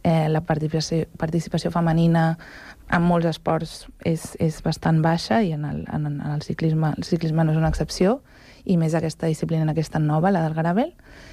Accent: Sant Cugat del Vallès, Catalonia, Spain; Jo sóc de Sant Cugat

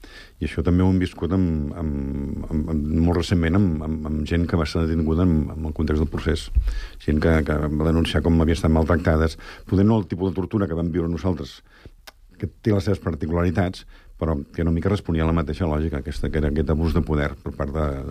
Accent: Montcada i Reixac, Catalonia, Spain; Jo soc de Montcada, com he dit abans

